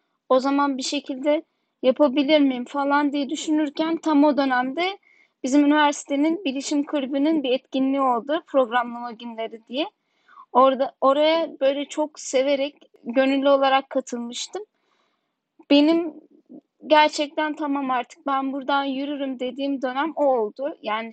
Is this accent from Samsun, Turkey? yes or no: yes; Bafra, Samsun, Turkey; Aslen Samsun Bafralıyım. Şu anda da Bafra'dayım dediğim gibi.